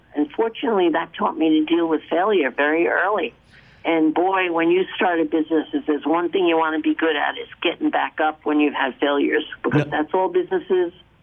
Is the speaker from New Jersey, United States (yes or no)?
yes; Edgewater, New Jersey, United States; I was 11. I was a playground supervisor in my hometown of Edgewater, New Jersey.